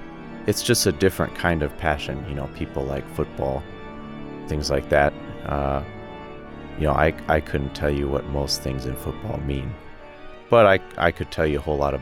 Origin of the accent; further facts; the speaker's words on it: Arvada, Colorado, United States; I'm 17 years old. I'm from Arvada, and I play the organ.